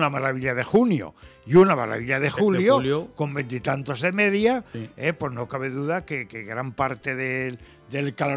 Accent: Espinosa de los Monteros, Castile and León, Spain; que es mi pueblo en verano, no solamente en el sentido estético, pues un pueblo medieval muy bonito, yo soy de norteño, de Burgos, Espinosa de los Monteros

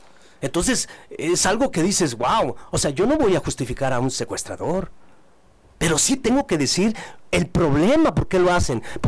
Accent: Jalisco, Mexico; moved away; yo soy un orgulloso jalisciense, que aunque me fui en el año 85, he regresado a mi ciudad, a mi tierra, para hacer algo por Jalisco, para hacer algo por México

